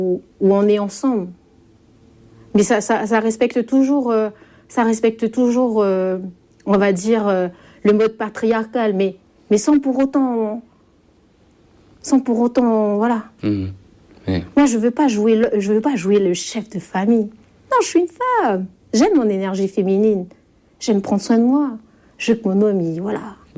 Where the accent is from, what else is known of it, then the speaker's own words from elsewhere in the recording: Ouvéa, Loyalty Islands Province, New Caledonia; On en a discuté, moi je viens d'Ouvéa.